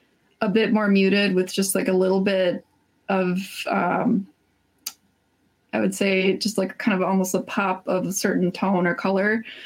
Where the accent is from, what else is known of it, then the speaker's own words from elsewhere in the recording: Minneapolis, Minnesota, United States; I'm from Minneapolis and I'm doing some mini conventions here.